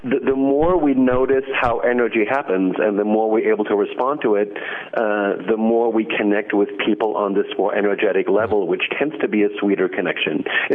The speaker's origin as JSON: {"language": "English", "country": "Germany", "said": "And I'm originally from Germany, so he said that's part of your German upbringing."}